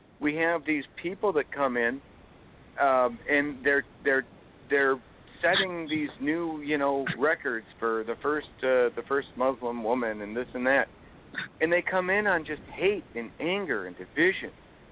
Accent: Michigan, United States; And I'm from Michigan, too

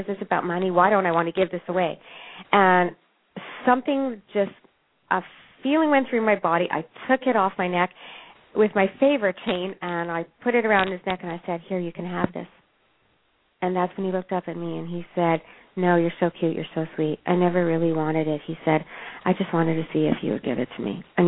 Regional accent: Montreal, Quebec, Canada; He's Canadian. I'm from Montreal.

